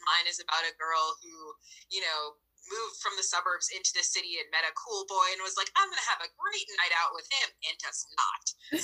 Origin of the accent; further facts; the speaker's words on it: Scotland, United Kingdom; I'm a Scottish girl.